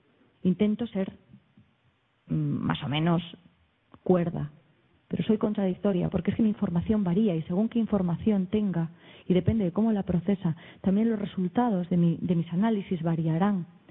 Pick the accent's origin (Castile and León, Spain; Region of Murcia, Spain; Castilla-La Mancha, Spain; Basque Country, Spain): Basque Country, Spain; Bilbao; now in Madrid, Spain; Y yo crecí en el País Vasco, es donde nací, en Bilbao. Se me nota, ¿no?